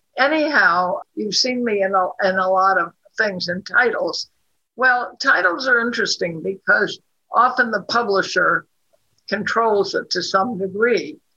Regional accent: Pittsburgh, Pennsylvania, United States; born there; I was born in Pittsburgh.

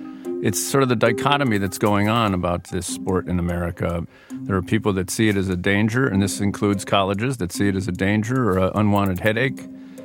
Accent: Connecticut, United States; I am from Northern Connecticut, so maybe I'm just a little more versed in what's going on around in the Worcester area.

